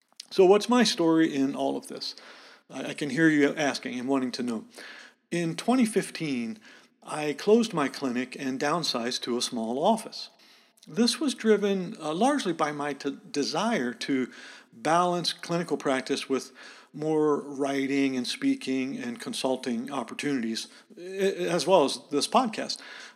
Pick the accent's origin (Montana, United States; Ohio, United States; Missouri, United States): Montana, United States; And actually, Montana, my home state, was a leader in the adoption of this technology, particularly because of the rural areas that we have in the state.